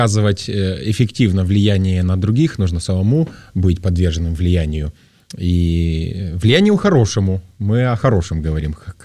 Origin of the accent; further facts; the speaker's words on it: Tyumen, Tyumen Oblast, Russia; Да, я рос и воспитывался в западно-сибирском городе Тюмень.